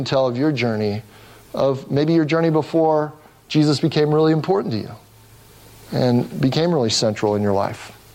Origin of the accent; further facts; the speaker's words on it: Cincinnati, Ohio, United States; I grew up in Cincinnati, Ohio, and a big part of my life growing up was to try to succeed.